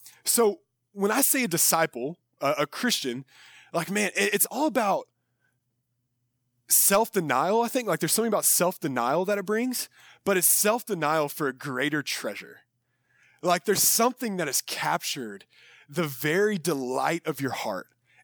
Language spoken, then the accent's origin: English; San Antonio, Texas, United States; For me, so I grew up in San Antonio. I'm from here.